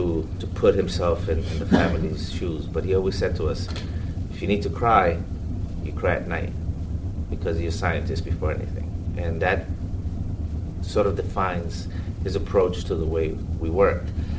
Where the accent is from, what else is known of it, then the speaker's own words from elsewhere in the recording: New York, United States; I grew up in New York and was looking for a reconnection with Guatemala.